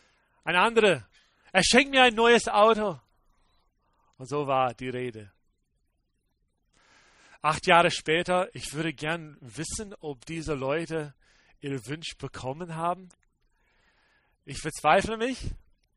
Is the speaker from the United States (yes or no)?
yes; United States; German is a second language; in den USA, wo ich aufgewachsen bin, meine Frau aufgewachsen bin.